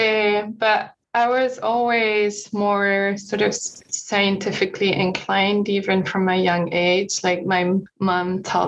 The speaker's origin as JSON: {"language": "English", "town": "Kobe", "region": "Hyogo", "country": "Japan", "tie": "born or raised there", "said": "And so I was born in a city called Kobe, Japan. You might have heard of it from Kobe beef, but that's where the beef itself is from. Yeah, so I grew up there"}